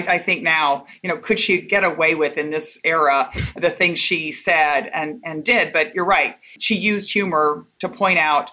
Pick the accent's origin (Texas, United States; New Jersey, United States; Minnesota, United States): Texas, United States; Waco; I grew up in Texas. Yes. And I was born in Waco, and mom and dad were from Waco